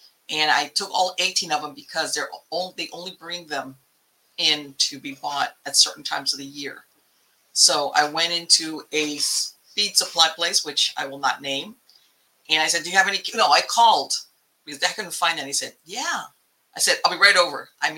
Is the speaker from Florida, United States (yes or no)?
yes; Florida, United States; You know, like I grew up in South Florida and you get a lot of the thing of the pools and nah.